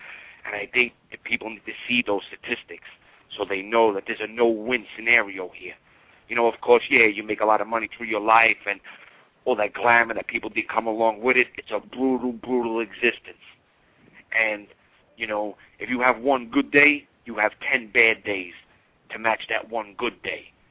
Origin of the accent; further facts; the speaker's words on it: Brooklyn, New York, United States; In the area where I grew up in Brooklyn, New York, organized crime is in the fabric of society there, okay?